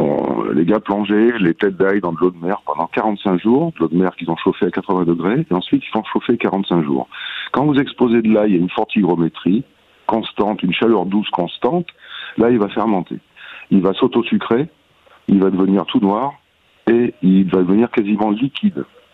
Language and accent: French; Billom, Auvergne-Rhône-Alpes, France; moi, je suis de Billon. Hein. Billon, on a planté de l'ail ici au 11e siècle.